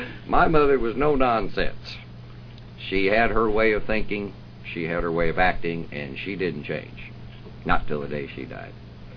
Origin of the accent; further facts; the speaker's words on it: St. Johnsbury, Vermont, United States; accent: Vermont; St. Johnsbury was always home to me. As a matter of fact, I never really left Vermont. Not only did my accent never leave, I never really left.